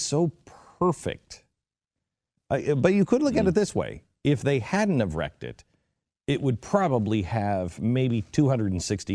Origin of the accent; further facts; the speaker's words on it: Mountain West, United States; I'm from the Mountain West, man, and I can't handle the humidity.